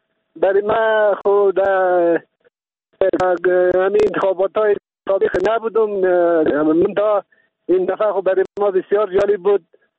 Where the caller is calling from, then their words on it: Kabul, Afghanistan; از کابل هستم تماس گرفتم.